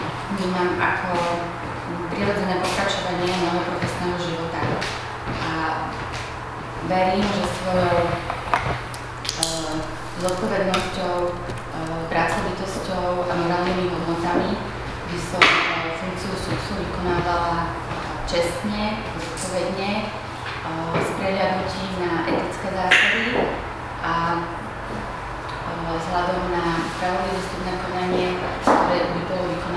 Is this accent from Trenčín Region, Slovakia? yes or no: yes; Omšenie, Trenčín Region, Slovakia; pochádzam z Omšenia. Strednú školu som navštevovala v Trenčine.